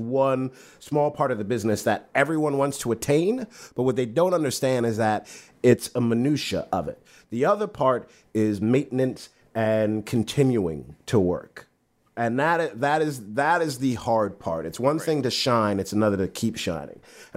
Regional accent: Brooklyn, New York, United States; I'm from Brooklyn.

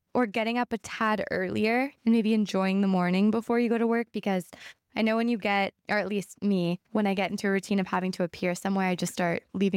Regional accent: United States; As an American, I feel like we're told that we're so smiley and so friendly

